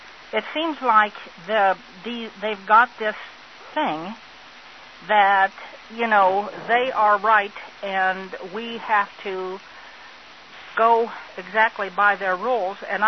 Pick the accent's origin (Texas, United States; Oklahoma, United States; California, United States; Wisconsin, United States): Texas, United States; Dallas; And I'm from Dallas.